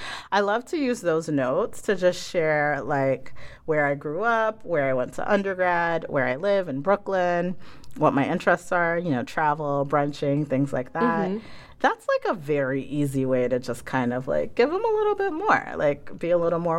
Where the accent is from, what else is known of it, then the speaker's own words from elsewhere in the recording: Ghana; now in United States; yes, I grew up abroad, traveling a lot. I, you know, am an African, first generation African-American in this country. I'm from Ghana.